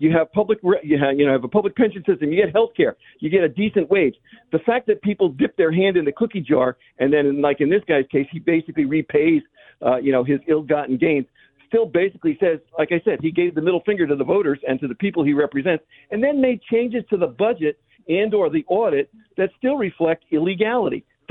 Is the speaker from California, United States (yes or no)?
no; New Jersey, United States; Hey, I'm from Jersey.